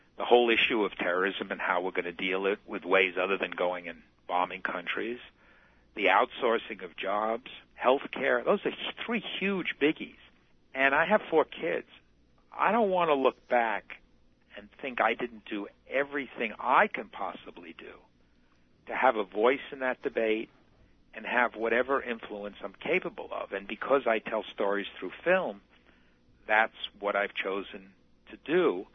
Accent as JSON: {"language": "English", "region": "New York", "country": "United States", "said": "Well, I'm from New York, number one."}